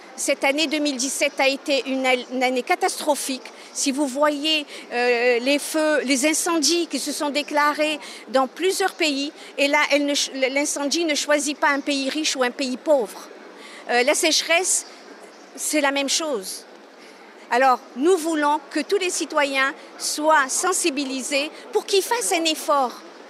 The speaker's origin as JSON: {"language": "French", "country": "Morocco", "said": "moi personnellement, je suis marocaine, je vis à Rabat"}